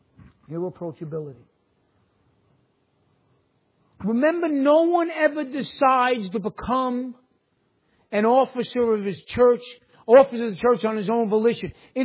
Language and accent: English; New York, United States; accent: New York; I can drive a car barely, but I know my New York accent.